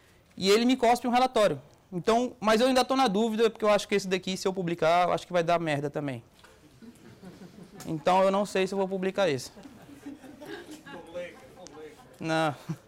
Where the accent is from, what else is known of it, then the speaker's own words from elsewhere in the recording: Brasília, Federal District, Brazil; also born or lived in Amazonas; Eu sou do Brasil, de uma cidade chamada... Eu nasci no Amazonas, mas vivi e criei em Brasília, capital do Brasil.